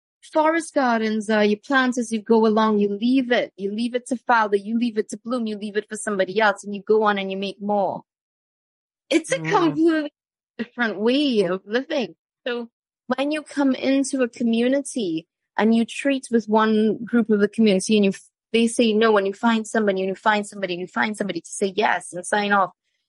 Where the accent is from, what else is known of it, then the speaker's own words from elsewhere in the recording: Jamaica; accent: Jamaican; Now, when my Jamaican accent slightly comes out a little bit, you understand I'm being serious, and it's a terrible one too.